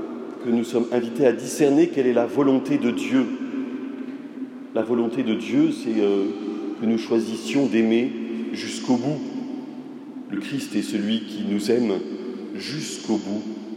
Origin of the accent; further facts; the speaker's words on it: Nantes, Pays de la Loire, France; also born or lived in Paris / Lyon / Martinique; now in Reims, France; Je suis originaire de Nantes et après avoir rencontré la communauté du Chemin Neuf, j'ai été en mission sur Paris, Lyon et dans une paroisse à côté de Lyon avant de partir en Martinique